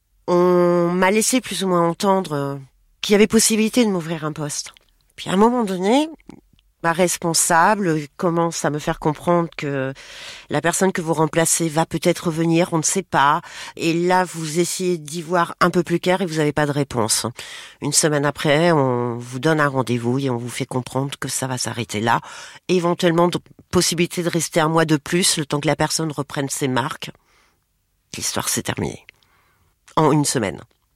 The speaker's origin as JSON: {"language": "French", "region": "Brittany", "country": "France", "tie": "born there", "moved": "as an adult", "said": "Je suis née en Bretagne. Après mon bac, j'ai passé un BTS tourisme à Brest où je m'ennuyais profondément. Donc j'ai quitté la France pour partir en Angleterre."}